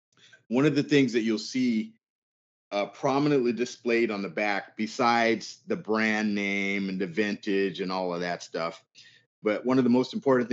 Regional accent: California, United States; I'm such a die in the hard. I'm a Californian man.

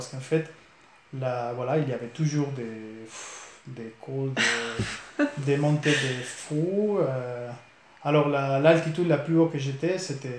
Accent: Spain; je devais choisir entre rentrer chez moi en Espagne ou partir à la rencontre de ma copine

